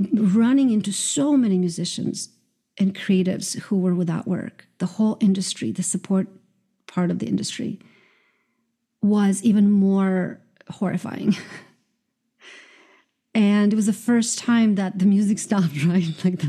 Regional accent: Croatia; now in United States; just because I came from Croatia to New York

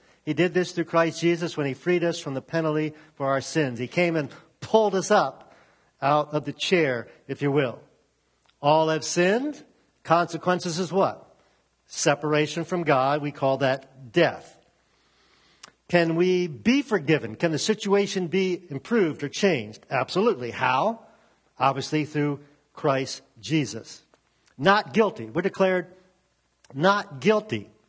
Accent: Glen Burnie, Maryland, United States; I grew up in Glen Burnie. We have a Glen Burnieite here with us this morning. And moved to this area in 1975.

